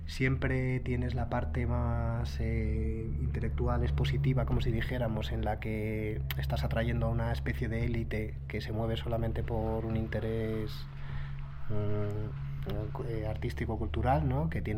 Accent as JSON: {"language": "Spanish", "town": "Madrid", "region": "Community of Madrid", "country": "Spain", "said": "Y soy de Madrid, ¿eh?"}